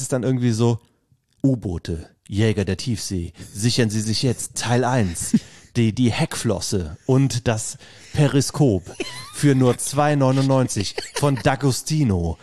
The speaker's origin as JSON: {"language": "German", "town": "Bad Neuenahr-Ahrweiler", "region": "Rhineland-Palatinate", "country": "Germany", "tie": "born or raised there", "said": "ja, in Bad Neuenahrweiler, wo ich aufgewachsen bin, gab es das auch."}